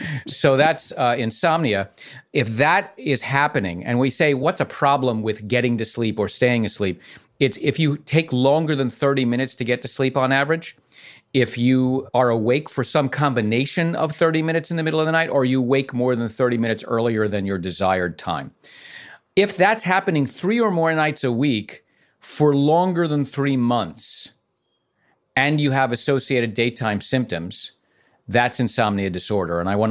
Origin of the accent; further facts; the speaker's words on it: Bronx, New York, United States; I'm from the Bronx, by the way.